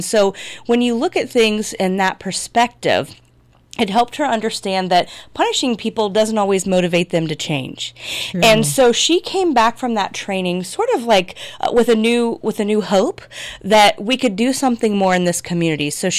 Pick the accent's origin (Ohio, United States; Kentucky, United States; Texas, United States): Ohio, United States; Marion; So, well, I'm born and raised in Marion, Ohio. Okay. Lived here my whole life other than when I went away to college for a little while at the University of Toledo.